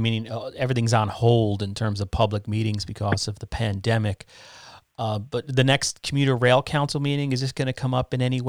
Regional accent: New York, United States; I grew up in New York. Tolls were, a thing of daily life.

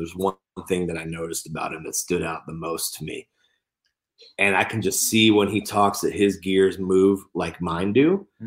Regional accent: California, United States; and I'm from California, born and raised.

